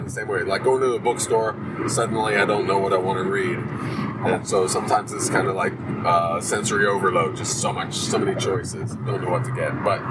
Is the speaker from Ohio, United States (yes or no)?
yes; Louisville, Ohio, United States; And at the Kmart that was closest to where I grew up in Louisville, Ohio, I got a copy